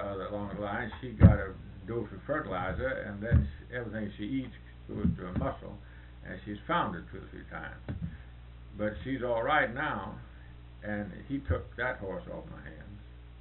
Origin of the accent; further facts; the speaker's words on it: Kentucky, United States; also born or lived in Tennessee; No, I was raised on the Tennessee Kentucky line west. There.